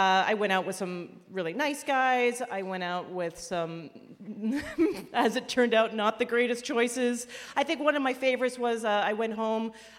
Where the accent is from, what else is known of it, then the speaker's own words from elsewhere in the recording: Canada; I'm Canadian.